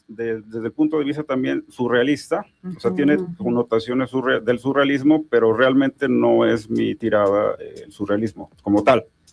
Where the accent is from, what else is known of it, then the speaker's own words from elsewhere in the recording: Zacatepec, Morelos, Mexico; Sí, soy de Zacatepec.